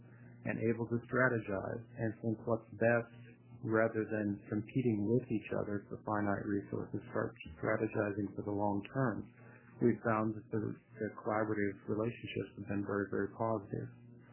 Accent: Oregon, United States; And I come from the John Day Basin, as most of you know.

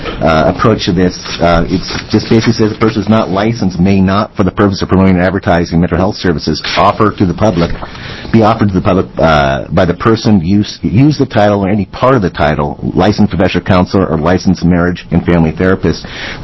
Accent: Ashland, Oregon, United States; my hometown of Ashland gets a reputation for being somewhat new age, and there are a number of people in my hometown who will put those advertisements out

